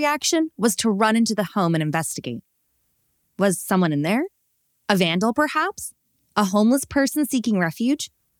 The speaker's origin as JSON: {"language": "English", "town": "Bakersfield", "region": "California", "country": "United States", "tie": "born or raised there", "said": "He also, coincidentally, is from my hometown. Unbeknown to either of us, Brandon and I actually grew up around the corner from each other."}